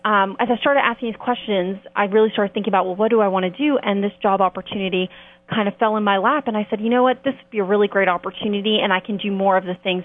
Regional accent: Houston, Texas, United States; Sure. I'm actually originally from Houston, Texas, but I went to the University of Virginia.

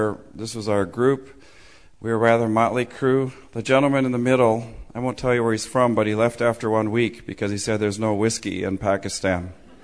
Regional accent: Midwest, United States; And I'm from the Midwest, so the best translation I can think of the word chizale is "what the heck."

